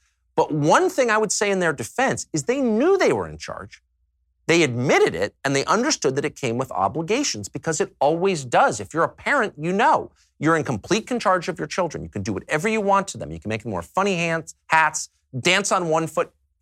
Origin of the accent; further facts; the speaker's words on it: La Jolla, California, United States; also born or lived in Georgetown, Washington, United States; I grew up in La Jolla and Georgetown. I'm not here to give you the view from coal country.